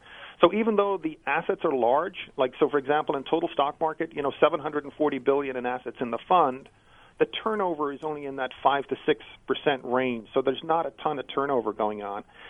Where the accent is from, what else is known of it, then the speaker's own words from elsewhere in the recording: Ireland; moved away; You know, I grew up in Ireland. My goal was to try and get a scholarship to come to the United States. I ended up coming to Villanova